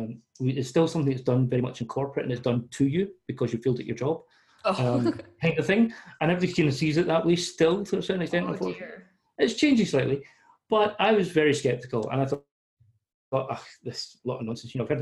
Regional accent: Scotland, United Kingdom; accent: Scottish; As long as you can understand my Scottish accent, if I get too excited at any point, just tell me to slow down.

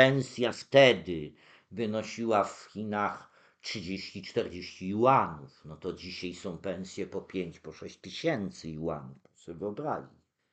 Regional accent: Białystok, Podlaskie Voivodeship, Poland; now in Warsaw, Poland; bo ja byłem w Białymstoku, wychowałem się w Białymstoku, tam chodziłem do szkoły, przyjechałem do Warszawy

